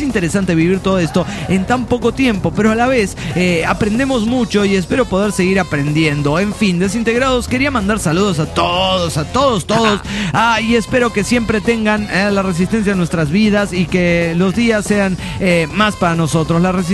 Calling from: Guadalajara, Jalisco, Mexico; de Guadalajara, Jalisco, México.

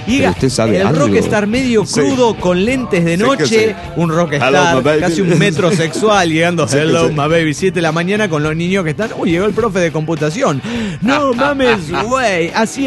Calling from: Saltillo, Coahuila, Mexico; de Saltillo, Coahuila.

